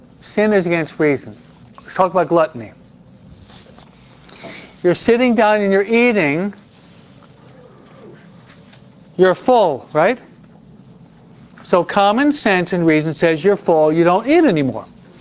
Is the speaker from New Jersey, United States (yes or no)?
yes; New Jersey, United States; I'm from New Jersey where it gets cold out.